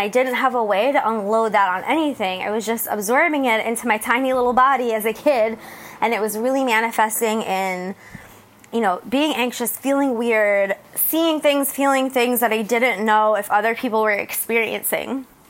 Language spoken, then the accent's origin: English; New Jersey, United States; moved away as an adult; now in San Diego, United States; and I'm left where I grew up in New Jersey to come to San Diego and start a new life.